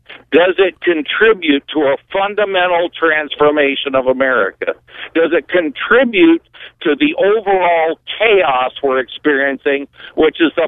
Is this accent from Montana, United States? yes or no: yes; Montana, United States; Yeah, I'm actually from Montana, driving to Arkansas. I'm a proud Montana